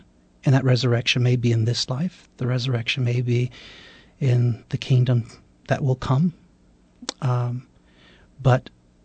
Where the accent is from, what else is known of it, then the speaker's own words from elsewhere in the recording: Corpus Christi, Texas, United States; born there; Well, I was born here in Corpus Christi, Texas